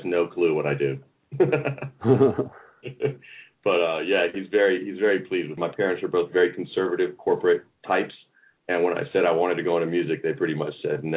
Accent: Atlanta, Georgia, United States; I've been living in Atlanta since 1977, so I'm kind of from Atlanta, I suppose, and went to college here.

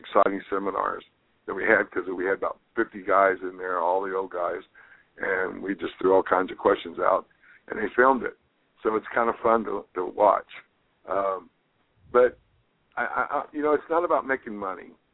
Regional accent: Hawaii, United States; stories of how I came from Hawaii and just became … I'm known as.

